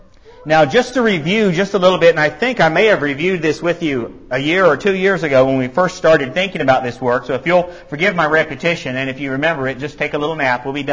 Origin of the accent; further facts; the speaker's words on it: Denver, Colorado, United States; I was from Denver and he was from Beloit